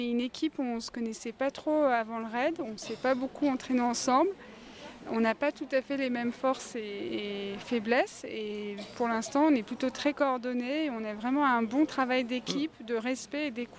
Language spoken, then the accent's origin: French; Saint-Denis, Île-de-France, France; Oui, de Saint-Denis, exactement.